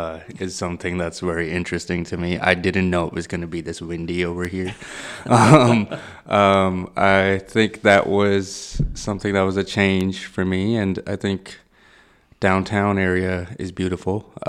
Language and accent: English; Pakistan; from a mid-sized family. I know that wasn't part of the options, but and life in Pakistan, like me growing up in Pakistan, was very, I was a very inquisitive person.